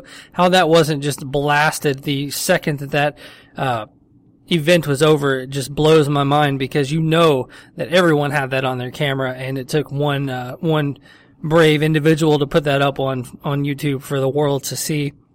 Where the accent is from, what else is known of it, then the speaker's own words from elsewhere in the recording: the South, United States; You know, I grew up in the South and I see the Confederate flag often, so it's not something that just strikes me as overly racist.